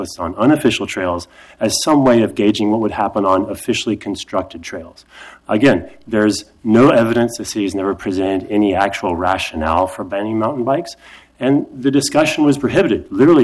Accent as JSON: {"language": "English", "town": "Portland", "region": "Oregon", "country": "United States", "said": "I'm a biologist from Southeast Portland"}